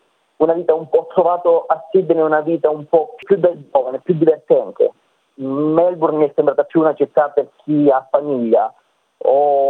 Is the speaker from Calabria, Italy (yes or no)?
yes; Calabria, Italy; Però il ricordo più bello che io porterò con me per sempre è che io sono calabrese e la comunità calabrese è molto molto ampia in Australia.